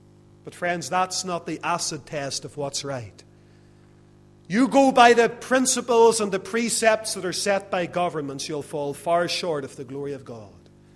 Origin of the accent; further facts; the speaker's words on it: Lisburn, Northern Ireland, United Kingdom; Growing up in the Presbyterian church, one of them in Lisburn